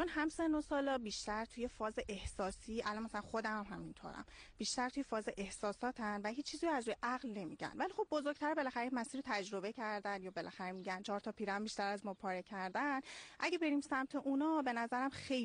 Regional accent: Isfahan, Iran; خیر، من اهل اصفهان هستم.

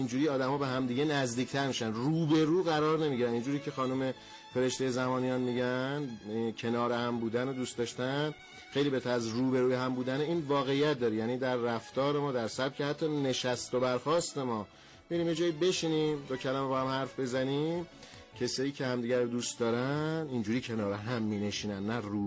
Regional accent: Iran; به عنوان یک ایرانی رنگ‌های گوناگون رو، لباس‌های گوناگون رو تحمل کنیم.

